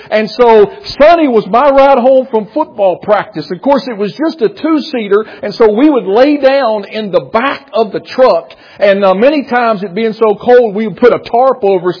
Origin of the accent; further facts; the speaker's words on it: Asbury, West Virginia, United States; As I told you, I grew up in West Virginia in a little town called Asbury. It's off of Interstate 64 on a road called Route 12. We were 12 miles north of a town called Alderson, West Virginia.